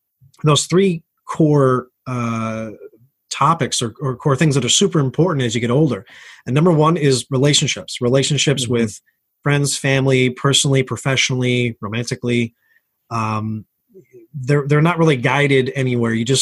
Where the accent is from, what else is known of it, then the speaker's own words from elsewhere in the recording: New York, United States; So originally I'm from New York.